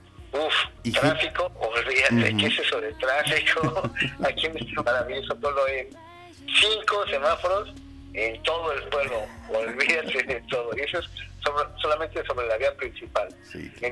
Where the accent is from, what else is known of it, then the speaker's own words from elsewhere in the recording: Mexico City, Mexico; now in Puerto Escondido, Mexico; Yo soy del DF, viví durante 27 años en la Ciudad de México